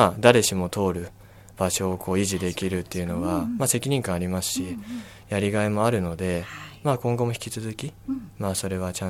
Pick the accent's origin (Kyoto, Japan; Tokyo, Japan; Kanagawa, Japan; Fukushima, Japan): Kanagawa, Japan; Tsujido; also born or lived in Sendai; 生まれはごめんなさい仙台です、うんうん、ただもう本当にずっと辻堂で育ってます。